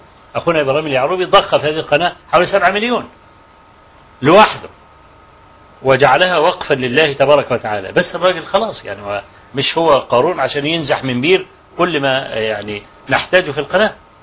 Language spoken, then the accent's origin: Arabic; Kafr El Sheikh, Kafr El Sheikh Governorate, Egypt; معظم المشايخ الموجودين في مدينتي في كفر الشيخ يعني